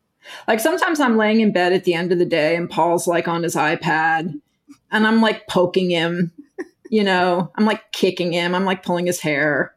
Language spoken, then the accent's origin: English; Texas, United States; I grew up in Texas where it was very warm during March. So it took me a long time to adjust to the fact that this was not going to be my reality living on the East Coast